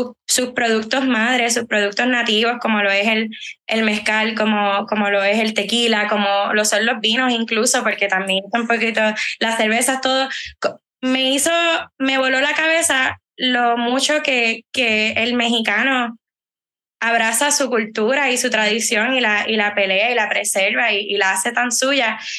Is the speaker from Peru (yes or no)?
no; Puerto Rico; yo siento que como puertorriqueños necesitamos abrazar nuestra cultura más y celebrarla más